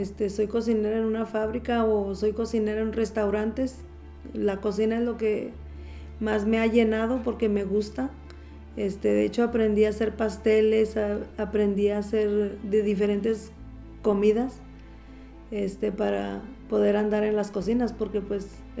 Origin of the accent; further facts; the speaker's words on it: San Pedro de las Colonias, Coahuila, Mexico; born there; yo nací en San Pedro de las Colonias, Coahuila